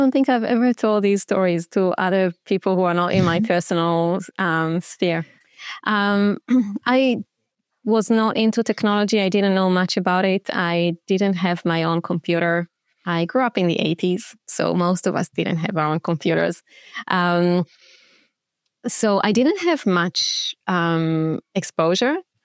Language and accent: English; Israel; I grew up in Israel. And in Israel, we all have to do compulsory military service.